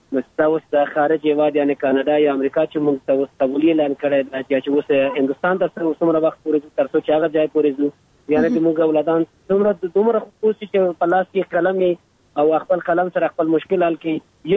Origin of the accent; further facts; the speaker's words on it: Afghanistan; دومره پر ما هم لګوي ځکه چې زه د افغانستان سیک یم.